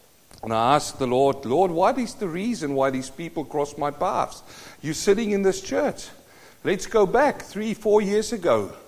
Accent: South Africa; I come from South Africa.

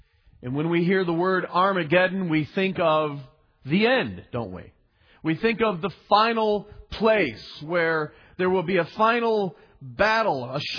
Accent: Chicago, Illinois, United States; We're from Chicago, so we know big city, but we are in a big city.

